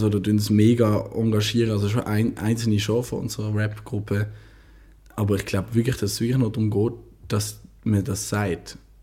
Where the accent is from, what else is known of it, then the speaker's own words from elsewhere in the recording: Basel, Basel-Stadt, Switzerland; Ich als Basler finde auch nicht so viel mit der Schweiz zu tun. So. Wir haben da keine Berge. Ich bin mit einem Schritt in Frankreich, einem Schritt in Deutschland. Ich gehe öfters nach Paris als nach Luzern in die Ferien.